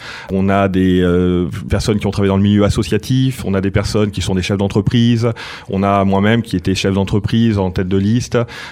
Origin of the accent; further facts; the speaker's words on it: Geneva, Switzerland; born there; Je suis né en Suisse, à Genève, parce que mes parents se sont rencontrés là-bas, mais il se trouve que ma mère est canétane.